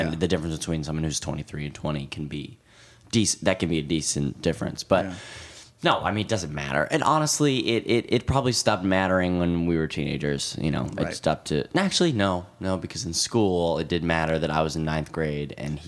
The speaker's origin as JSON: {"language": "English", "region": "New York", "country": "United States", "tie": "born or raised there", "said": "Yeah, no, we grew up in New York."}